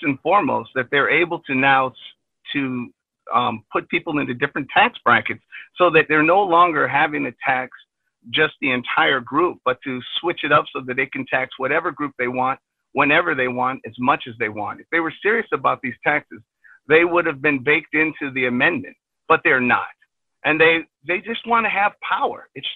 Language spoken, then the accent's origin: English; Illinois, United States; You know, I'm born and raised in Illinois.